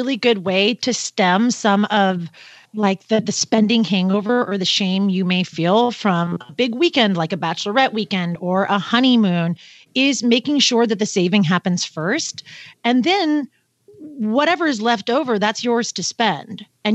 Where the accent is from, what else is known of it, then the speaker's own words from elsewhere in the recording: Pacific Northwest, United States; the Seahawks, where I'm from the Pacific Northwest, they were playing the Saints